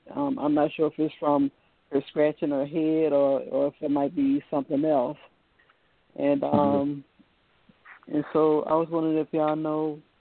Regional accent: Newport News, Virginia, United States; It's spelled with a V, like in Virginia, and I'm from Virginia. I live on the coast. And in a place called Newport News.

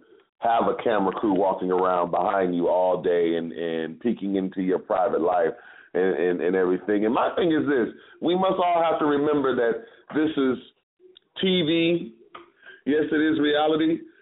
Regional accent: Detroit, Michigan, United States; I'm born and raised on the East. I'm Detroit. I'm Midwest, you know what I'm saying? East Coast, Midwest.

